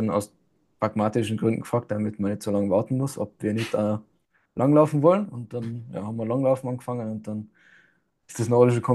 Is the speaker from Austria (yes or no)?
yes; Vomp, Tyrol, Austria; in Fomp, in dem Ort, wo ich aufgewachsen bin.